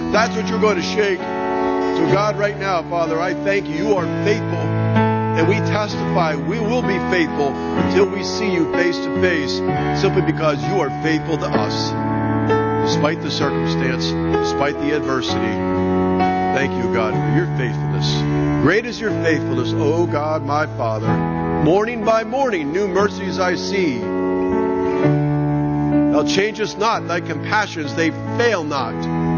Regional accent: Pittsburgh, Pennsylvania, United States; I grew up around Pittsburgh, and that was the city of champions back in the 70s.

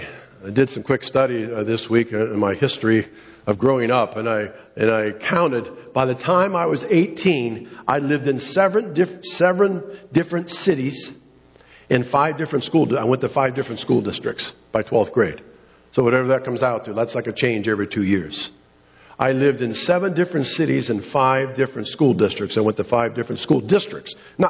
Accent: United States; I'm thankful, God, that I'm an American, that I can travel anytime that I want to.

